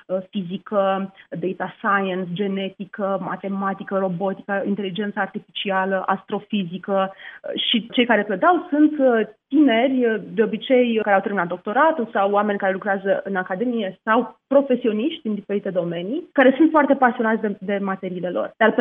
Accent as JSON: {"language": "Romanian", "town": "Iași", "region": "Iași County", "country": "Romania", "also_born_or_lived": "London", "moved": "yes", "lives_now": "Glasgow, United Kingdom", "said": "eu sunt din Iași."}